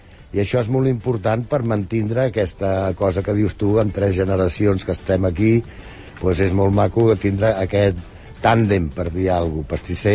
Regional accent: Sant Cugat del Vallès, Catalonia, Spain; also born or lived in Barcelona; I llavors el meu pare es va traslladar el 1951 aquí a Sant Cugat. Jo vaig vindre amb 2 anys.

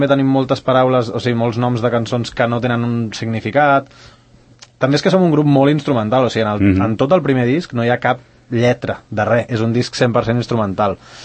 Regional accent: Catalonia, Spain; nosaltres som catalans, escrivim en català, en anglès, en italià.

